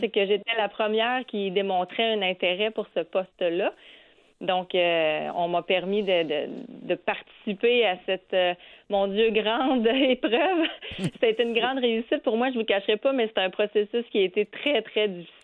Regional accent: Quebec, Canada; now in Gatineau, Canada; Non, moi, je suis native de la Mauricie.

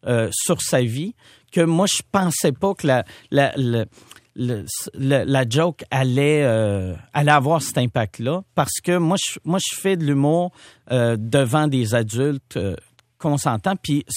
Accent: Quebec, Canada; Nous en tant que Québécois ou Canadiens

